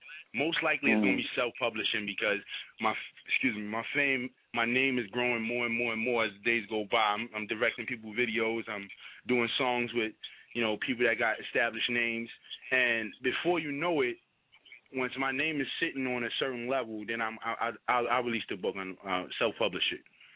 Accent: New York, United States; I understand I'm from Burnside, but it's not just on Burnside. I've spent time in Soundview.

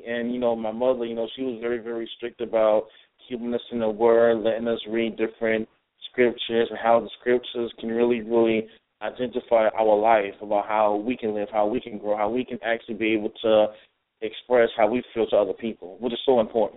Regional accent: New York City, New York, United States; born there; Well, I was born in New York City on February the 10th, 1976

